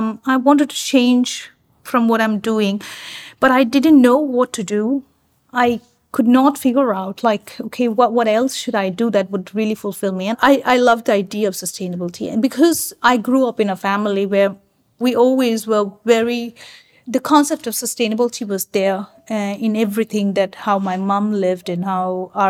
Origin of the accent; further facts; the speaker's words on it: India; moved away as an adult; now in United Arab Emirates; I'm born and brought up in India, and for most of my life now, I've been living in UAE for past 20 years.